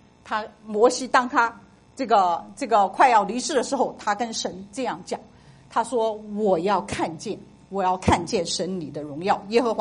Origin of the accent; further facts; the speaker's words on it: China; 就像我们中国人，我们看到一个人摇着鹅毛扇